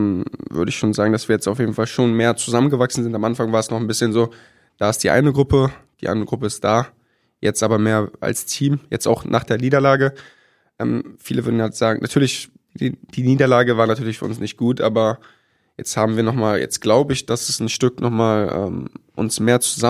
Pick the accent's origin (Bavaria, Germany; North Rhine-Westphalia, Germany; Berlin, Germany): Berlin, Germany; now in Emden, Germany; als Berliner